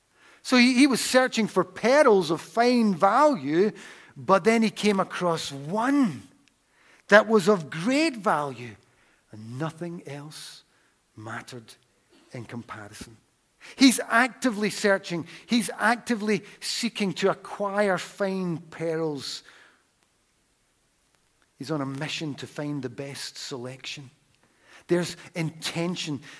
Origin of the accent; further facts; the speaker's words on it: Glasgow, Scotland, United Kingdom; my hometown, my home city in Glasgow.